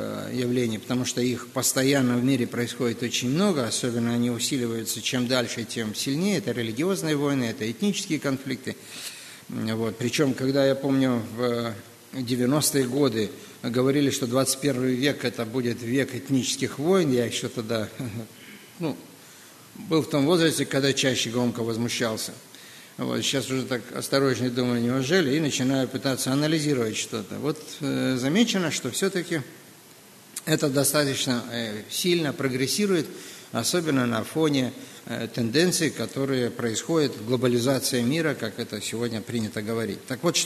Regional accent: Moldova; Я вырос в Молдавии, и там оползни – это было национальное бедствие.

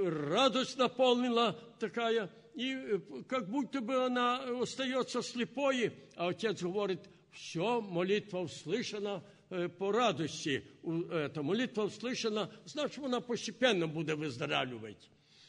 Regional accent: Poland; Я родился в Польше, жил в Польше, значит, это было в начале 30-х годов.

